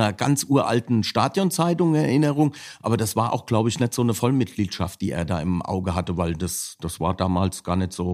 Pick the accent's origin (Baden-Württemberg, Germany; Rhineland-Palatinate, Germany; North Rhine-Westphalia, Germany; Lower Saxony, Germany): North Rhine-Westphalia, Germany; Mülheim; Ich komme ja aus Mülheim